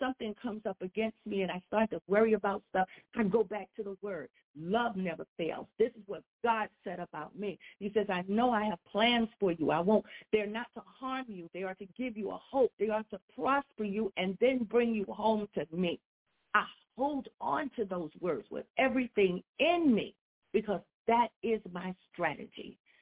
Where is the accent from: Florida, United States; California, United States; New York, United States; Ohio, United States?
New York, United States; I've never been out of New York, even though I was born here. I was raised in New York.